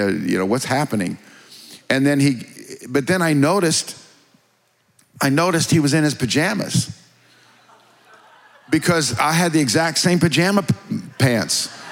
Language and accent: English; Bradley, Illinois, United States; I told you before that I grew up in Kankakee Bradley. Well, they call it Bourbonnais now.